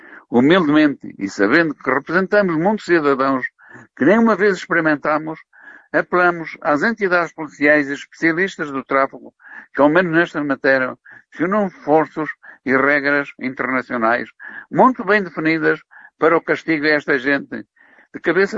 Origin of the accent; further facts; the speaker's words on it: Portugal; como português, e já em idade avançada, regozijamo-nos com as contas públicas do nosso país